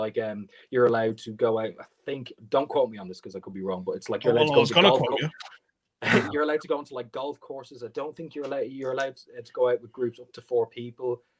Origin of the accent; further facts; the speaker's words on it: Ireland; also born or lived in England; But then when I grew up, right, I used to love broadcasting to everyone in Ireland that I was born in England and everything like that.